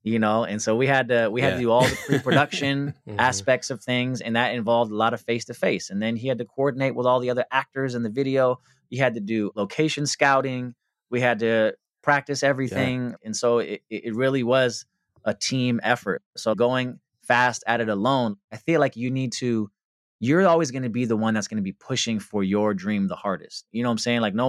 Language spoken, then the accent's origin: English; West Coast, United States; I'm from the West Coast, but I have to say